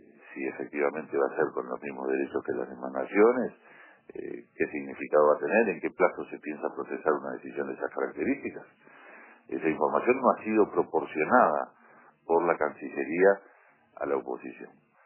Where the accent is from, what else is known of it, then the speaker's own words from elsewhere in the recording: Uruguay; cómo somos los uruguayos